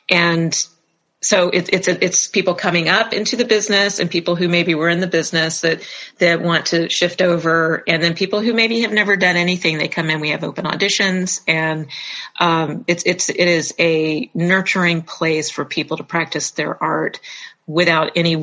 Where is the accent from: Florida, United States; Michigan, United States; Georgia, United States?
Florida, United States; Jacksonville; and I grew up in Jacksonville, and the first real stage that I ever worked on was when I was 16 years old